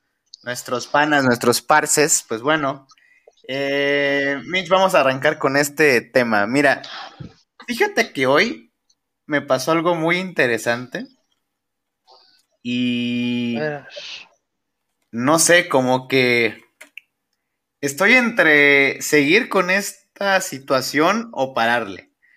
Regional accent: Mexico; como benditos mexicanos que somos, no empieza a la 1 el casting

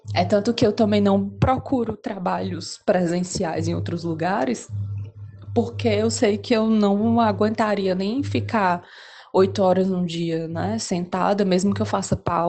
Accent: Fortaleza, Ceará, Brazil; eu sou de Fortaleza.

